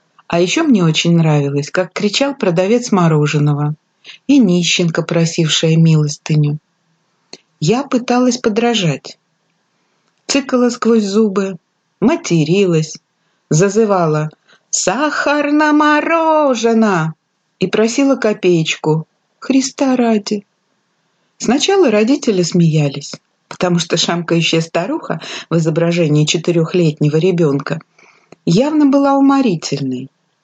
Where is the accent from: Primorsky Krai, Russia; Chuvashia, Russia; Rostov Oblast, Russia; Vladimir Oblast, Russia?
Rostov Oblast, Russia; Taganrog; born there